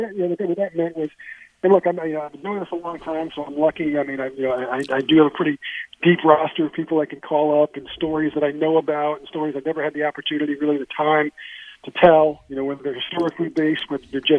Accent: New York, United States; born there; I was born in New York, so obviously my first contact with baseball was the Mets and the Yankees.

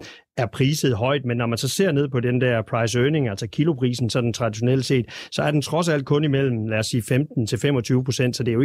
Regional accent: West Jutland, Denmark; i øvrigt også en af mine første aktier, som vestjyde tilbage i 80-90'erne.

